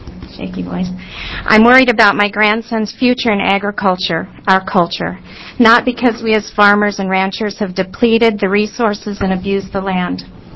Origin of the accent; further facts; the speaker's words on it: North Powder, Oregon, United States; I'm from North Powder, Oregon, on the east side of the state.